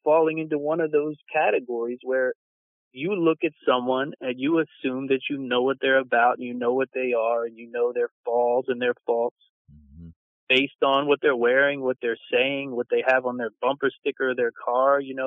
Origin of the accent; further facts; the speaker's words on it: Philadelphia, Pennsylvania, United States; You know, growing up around Philadelphia and working in the restaurant industry there, I talked to a lot of guys